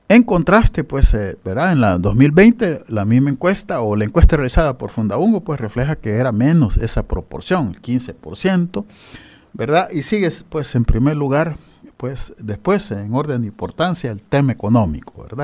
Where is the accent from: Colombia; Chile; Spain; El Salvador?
El Salvador; moved away; Es como una salvadoreña en el exterior.